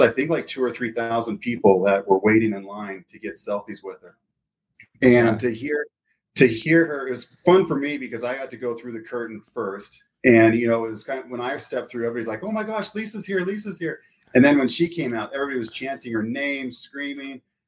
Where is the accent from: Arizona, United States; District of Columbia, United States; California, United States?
California, United States; also born or lived in Florida / Texas; So I grew up in California, Florida, and Texas, and came here to go to school.